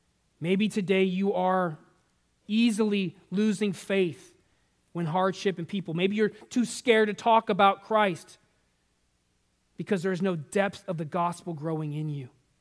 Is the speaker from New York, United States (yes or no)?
no; San Diego, California, United States; Use the tiller all the time growing up in San Diego because the land there is hard.